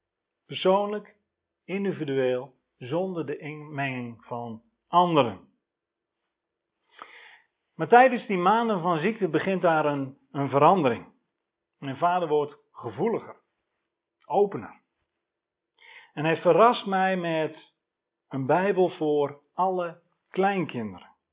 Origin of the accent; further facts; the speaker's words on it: Dalfsen, Overijssel, Netherlands; Ik kom uit Dalfsen. Prachtig plaatsje vlakbij Zwolle.